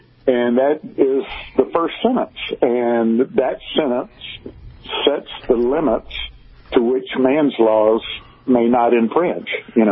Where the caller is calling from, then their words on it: Tyler, Texas, United States; Yeah, I'm calling from Tyler in Texas.